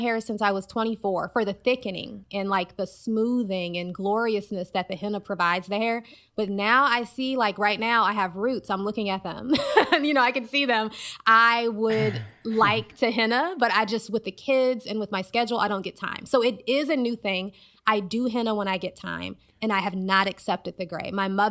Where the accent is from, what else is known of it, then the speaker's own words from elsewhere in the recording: United States; So I'm a Black woman and I grew up in the United States where highly textured hair is not seen as beautiful or professional.